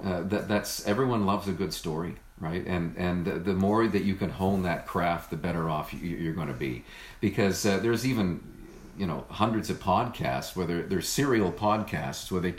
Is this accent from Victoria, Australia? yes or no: yes; Victoria, Australia; I mean, it's my hometown. And, you know, I actually live about 3 kilometers from where I grew up. My house is like just down the road from my childhood home. Wow. So there was no real thought about leaving Victoria.